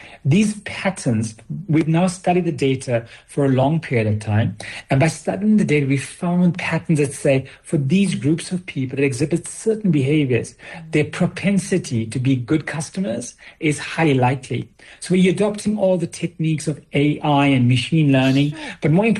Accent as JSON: {"language": "English", "town": "Chatswood", "region": "New South Wales", "country": "Australia", "tie": "born or raised there", "said": "So I grew up in Chatswood, and we grew up with streets that had numbers and not names."}